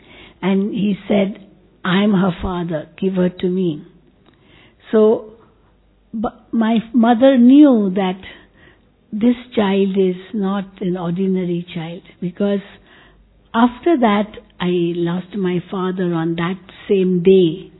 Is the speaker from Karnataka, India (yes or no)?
no; Mumbai, Maharashtra, India; born there; And here I was born in Mumbai.